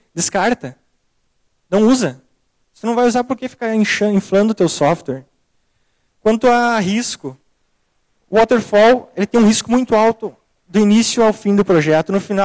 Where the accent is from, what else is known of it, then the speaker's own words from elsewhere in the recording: Passo Fundo, Rio Grande do Sul, Brazil; now in Porto Alegre, Brazil; eu sou de Passo Fundo e vim para Porto Alegre no final do ano passado.